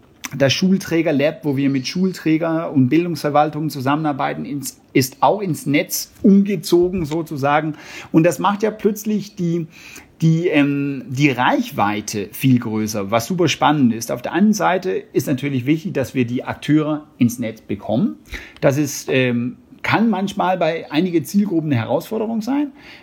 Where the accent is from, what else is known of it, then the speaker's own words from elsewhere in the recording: Denmark; Also natürlich folge ich meinem Heimatland sozusagen sehr nah und gucke auch jeden Morgen die Nachrichten von da oben.